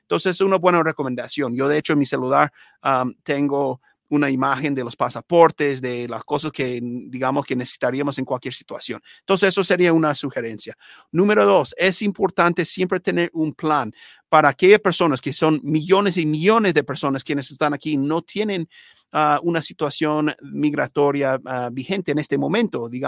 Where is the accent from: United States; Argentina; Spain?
United States; Yo hablo español mucho en la calle con mi esposa, con mis hijos, y yo siendo americano, ¿no?